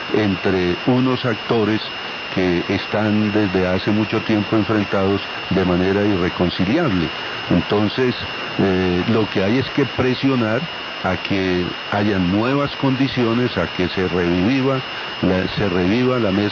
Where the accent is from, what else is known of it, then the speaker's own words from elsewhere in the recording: Colombia; como ciudadano colombiano, como concejal de Bogotá